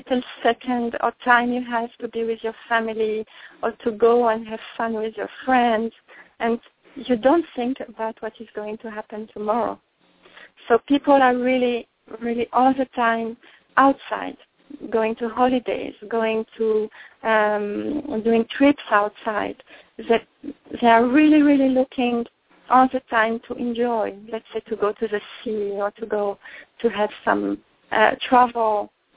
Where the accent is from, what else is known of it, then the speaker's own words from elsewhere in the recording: France; English is a second language; now in Israel; I'm not born in Israel. I came from France there, and at the first time it was very strange to me, the stress and anticipation for that.